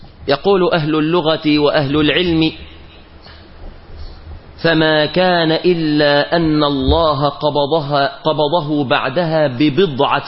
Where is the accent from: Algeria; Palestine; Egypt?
Egypt